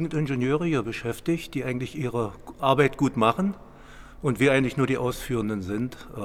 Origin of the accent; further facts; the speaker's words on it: Saxony-Anhalt, Germany; moved away; Ich bin ursprünglich aus Sachsen-Anhalt, wohne aber schon über 40 Jahre hier in dem.